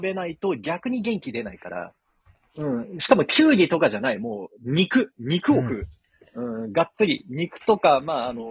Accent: Kansai, Japan; ちょっとやっぱ関西人としてはあるまじき行動をやっぱしちゃったん

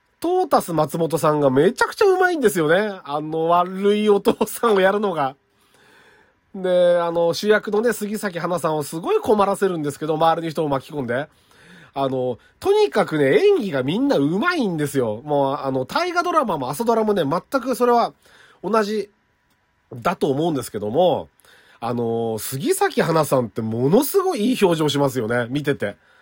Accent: Saitama, Japan; まあ、僕は埼玉の人間なんで

